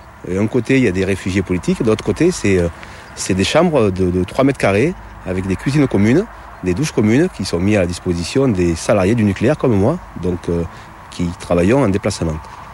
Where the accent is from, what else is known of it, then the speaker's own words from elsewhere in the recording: Auvergne-Rhône-Alpes, France; accent: Ain; Donc 01, qui a mon accent, c'est le département de l'Ain.